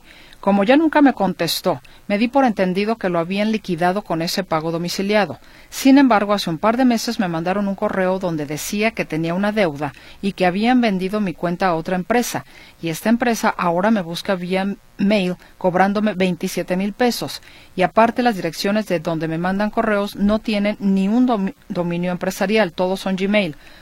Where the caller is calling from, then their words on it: Ocotlán, Jalisco, Mexico; Ella vive en Estados Unidos y yo aquí en Ocotlán, Jalisco. Mi pregunta, ¿es complicado para divorciarse por ello? … de Ocotlán, Jalisco.